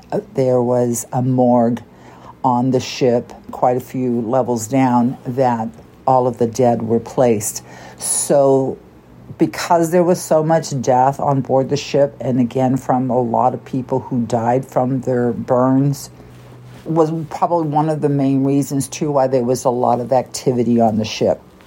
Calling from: California, United States; this is my first time calling. I'm calling from California.

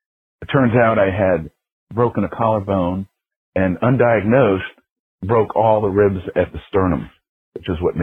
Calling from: California, United States; Hi, y'all. … from Silicon Valley with an injury story.

